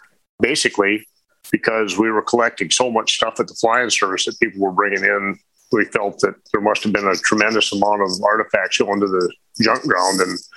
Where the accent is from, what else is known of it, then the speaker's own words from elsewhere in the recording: Minot, North Dakota, United States; And I'm in Minot, North Dakota. That's where I gr